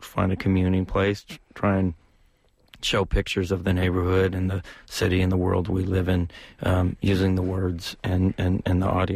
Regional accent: San Francisco, California, United States; I grew up in San Francisco, so like the notion of a place like the Ballet or ACT, they just seem like big buildings when you grew up here

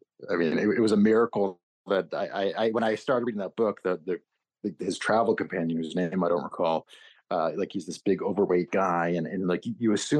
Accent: Lexington, Massachusetts, United States; I didn't grow up in New York. I'm from Massachusetts. It's a beautiful town outside of Boston, the town of Lexington, which is very much not New York.

